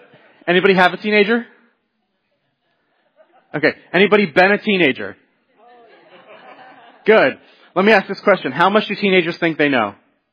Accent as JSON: {"language": "English", "town": "Washington", "region": "District of Columbia", "country": "United States", "tie": "born or raised there", "said": "And I was raised in the Washington, D.C. area to a mixed marriage household, one Jewish parent, one non-Jewish parent."}